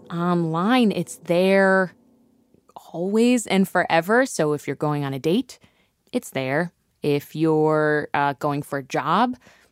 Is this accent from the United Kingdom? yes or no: no; Ohio, United States; And so, I don't know if I've ever mentioned this, but I'm from Ohio.